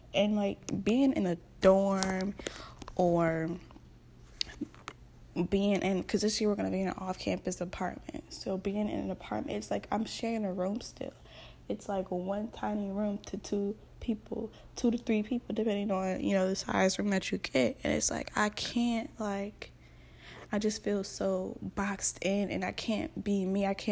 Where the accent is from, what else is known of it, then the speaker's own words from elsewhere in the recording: Virginia, United States; now in Maryland, United States; I am originally from Virginia, but I go to school in Maryland, well, college in Maryland.